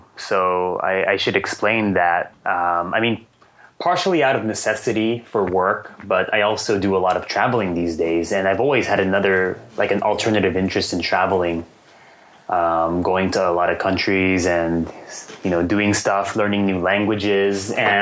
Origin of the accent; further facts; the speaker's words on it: San Francisco, California, United States; The other events usually happen in Osaka or San Francisco, and I'm from San Francisco.